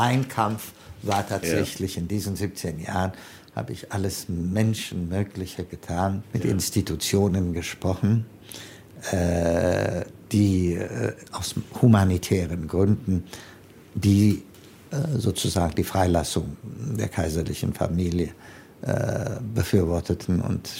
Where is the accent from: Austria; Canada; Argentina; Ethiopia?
Ethiopia; moved away as an adult; now in Germany; Meine Heimat ist Deutschland und Äthiopien ist mein Vaterland. Es sind diese zwei Kulturen, die mein Leben geprägt haben.